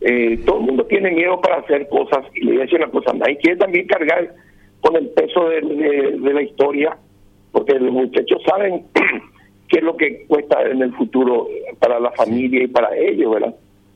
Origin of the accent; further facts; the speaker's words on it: Paraguay; como paraguayo estoy muy preocupado por el destino del país